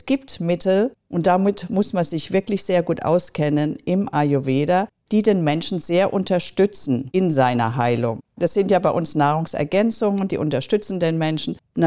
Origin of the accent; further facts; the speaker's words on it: India; moved away as an adult; now in Italy; Damals bin ich aus Indien nach Italien gezogen. Mit meinem Mann, der war auch Arzt und Psychiater, habe ich die ersten Kräuter aus Indien mitgebracht.